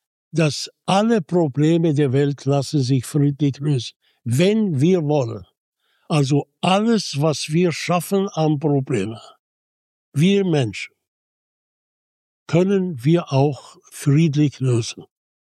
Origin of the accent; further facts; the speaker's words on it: Egypt; und als Kind in Ägypten